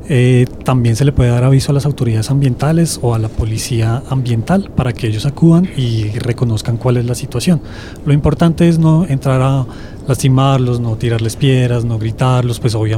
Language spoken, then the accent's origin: Spanish; Colombia; como ciudadanos, como colombianos